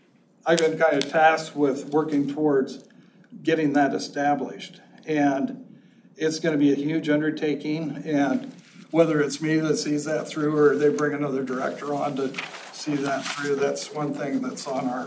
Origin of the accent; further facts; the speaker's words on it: Wilder, Idaho, United States; I am from Canyon County, approaching almost 70 years living here, which is hard to believe, but I grew up out of Wilder on a dairy farm